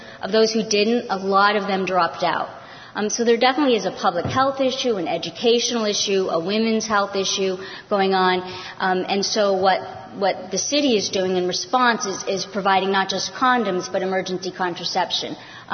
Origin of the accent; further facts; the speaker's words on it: New York, United States; I'm from New York. I'm actually from the wonderful green part, but New York City is what people think of when they think of New York.